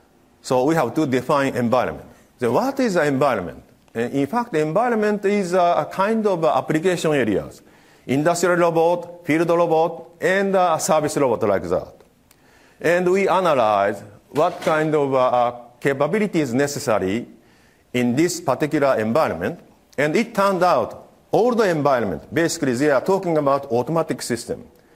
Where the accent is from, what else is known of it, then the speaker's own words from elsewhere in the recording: Japan; English is a second language; I'm from Eastern culture, meaning from Japan